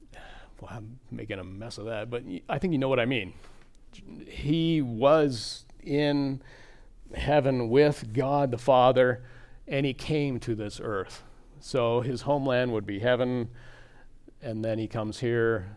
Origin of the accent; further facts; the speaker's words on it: Lenox, South Dakota, United States; also born or lived in Bassett, United States; I call my hometown, we lived in a couple other places, but I call my hometown Lenox, over on the east side of South Dakota, because that's where I spent my formative years, particularly high school.